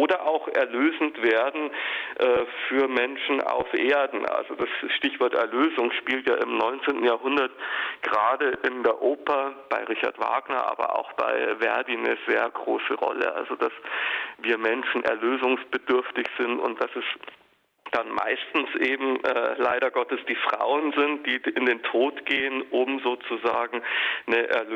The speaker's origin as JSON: {"language": "German", "region": "Bavaria", "country": "Germany", "said": "Und ich komme ja ursprünglich aus Bayern."}